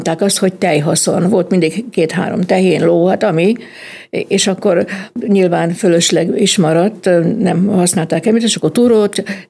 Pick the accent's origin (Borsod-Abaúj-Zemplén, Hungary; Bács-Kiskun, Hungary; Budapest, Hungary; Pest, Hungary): Bács-Kiskun, Hungary; Alsószállás; én a nagyszüleim tanyáján születtem, Alsószállás 72, akkor ezt így hívták. Most Alsószállás és Kiskunhalas határán, ott a tanyánk háta mögött ott húzódik a határ. A nagyszüleimmel éltünk